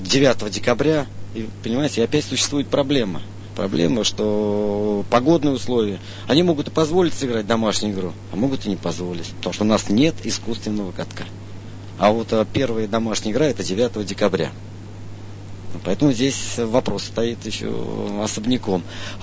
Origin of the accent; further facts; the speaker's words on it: Krasnogorsk, Moscow Oblast, Russia; also born or lived in Ulyanovsk; из родного Красногорска, говорят, и из тоже, где я родился, в Ульяновске был 2 года